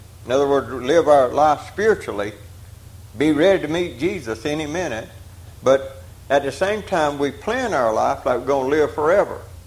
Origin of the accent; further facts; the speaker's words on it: Georgia, United States; I just like to read out of this one because I'm from South Georgia.